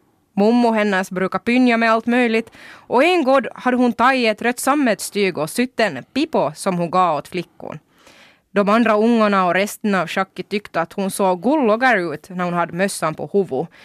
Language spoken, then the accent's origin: Swedish; Uusimaa, Finland; accent: West Uusimaa dialect; Men jag vet inte om det här finns några sådana ord nu här i min västnyländska dialekt.